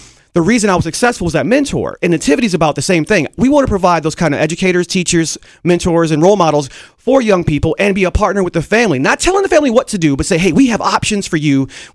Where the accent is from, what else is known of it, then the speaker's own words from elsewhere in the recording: Rochester, New York, United States; So growing up in Rochester and going to RCSD and knowing the challenges I faced personally as a young man